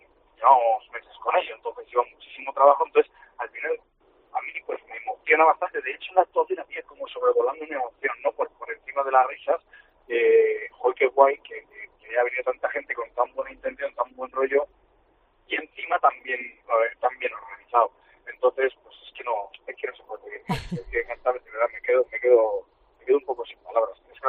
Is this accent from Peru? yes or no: no; Casasola de Arión, Castile and León, Spain; Yo estaba en mi pueblo que parecía el Viñarrock, o sea, era, imaginaros que a Casasola de Arión 200 habitantes y 200 y pico habitantes